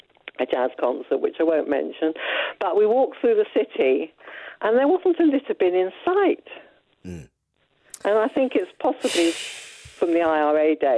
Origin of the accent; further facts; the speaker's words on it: London, United Kingdom; I'm born and bred in London, and I've been here a long time